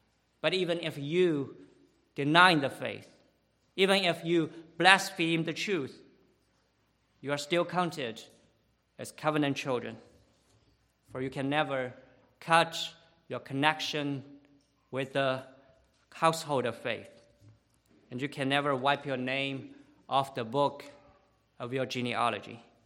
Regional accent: China; English is a second language; Over 2 years ago, I went back to my home country, and I served as a translator for an intensive course taught at an underground seminary.

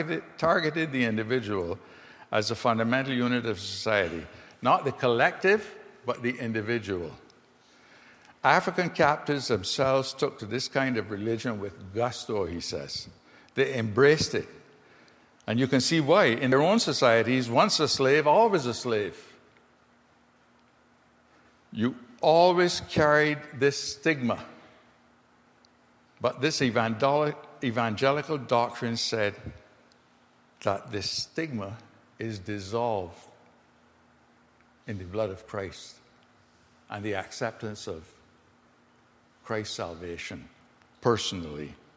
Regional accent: Barbados; whereas I grew up in the Anglican Church in Barbados, and it was all corporate.

